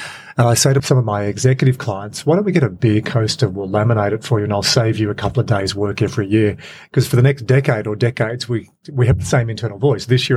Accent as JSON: {"language": "English", "country": "Australia", "said": "or as an Australian"}